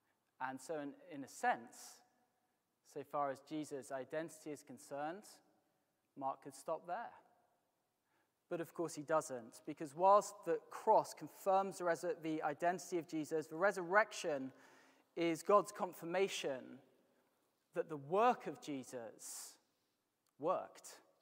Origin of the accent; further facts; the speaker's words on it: York, Yorkshire and the Humber, United Kingdom; I come from York, and I was up in Leeds for a minister's conference.